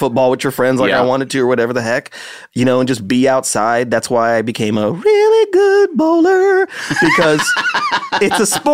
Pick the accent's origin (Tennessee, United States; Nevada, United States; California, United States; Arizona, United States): Nevada, United States; Las Vegas; moved away; oh, I did not like growing up in Las Vegas.